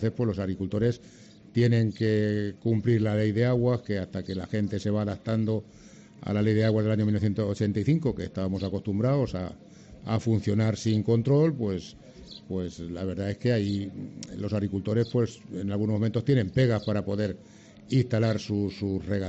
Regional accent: Manzanares, Castilla-La Mancha, Spain; Como soy manzanareño y ejerzo de manzanareño, me gusta mi pueblo. Y llevo 38 ferias, que soy de los más veteranos.

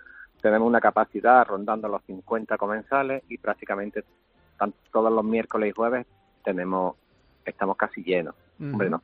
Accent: Granada, Andalusia, Spain; also born or lived in Seville; now in Churriana, Spain; Soy de Granada y uh-huh. He estado muchos años trabajando en Sevilla uh-huh. Y ahora estoy aquí en Churriana.

